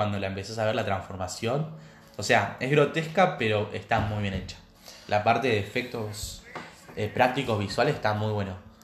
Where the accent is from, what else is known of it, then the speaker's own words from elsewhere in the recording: Argentina; Se roba por lo menos para los que somos de Argentina, se roba la película.